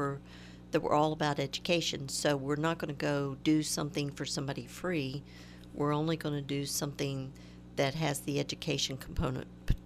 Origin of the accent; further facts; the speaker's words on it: Florida, United States; moved away; growing up in Florida, you had sunshine, and you had sunshine 365 days a year.